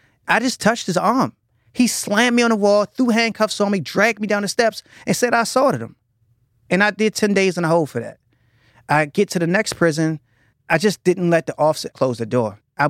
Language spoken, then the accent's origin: English; United States; And I am an American citizen. I consider myself a Black American poet.